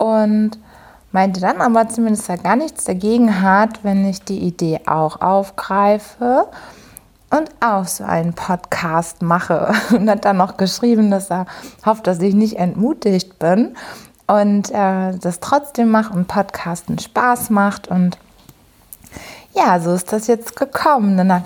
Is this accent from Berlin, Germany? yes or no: no; Hamburg, Germany; ich komme aus Hamburg